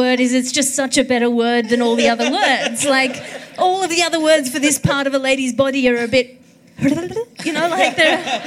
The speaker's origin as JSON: {"language": "English", "country": "Australia", "said": "as an Australian, we don't really have to pay a lot of attention to most of the Middle East's kind of threats."}